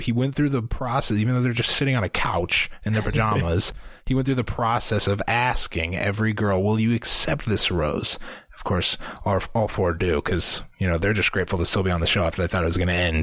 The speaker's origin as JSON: {"language": "English", "region": "Iowa", "country": "United States", "said": "AB, we're from Iowa."}